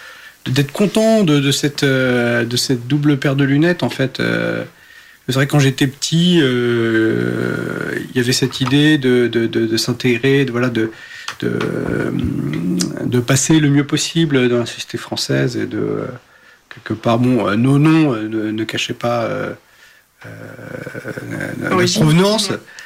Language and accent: French; Portugal; en tant que Portugais, déjà on est blanc, On est plutôt catholique quand même